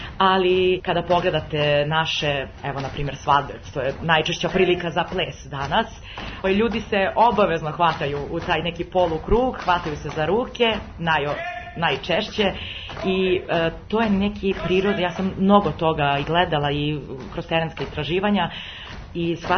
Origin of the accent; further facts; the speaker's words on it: Serbia; Kod nas u Srbiji je to nekako mahom više bilo da su igrali zajedno.